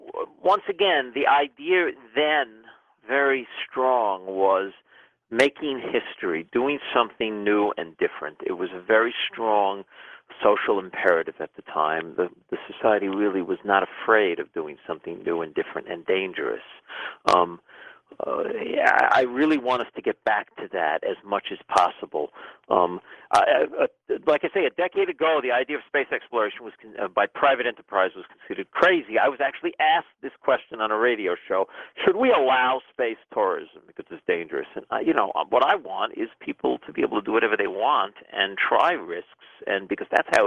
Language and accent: English; New York City, New York, United States; In the 60s, I was a kid growing up in New York City, and the space program was unfolding